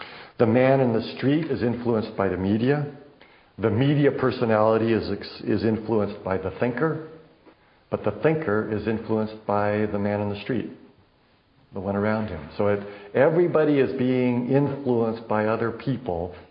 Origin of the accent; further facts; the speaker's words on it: United States; I am an American. Whether I like it or not, that's just a fact. I grew up here.